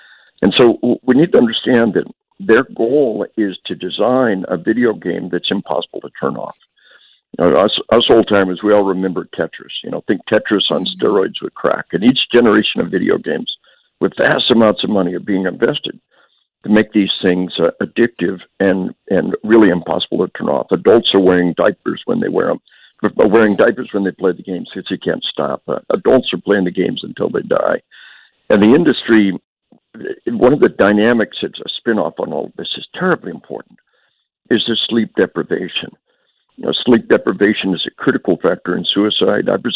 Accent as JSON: {"language": "English", "town": "Jonesboro", "region": "Arkansas", "country": "United States", "tie": "born or raised there", "said": "You talked about my hometown of Jonesboro, Arkansas, March 1998."}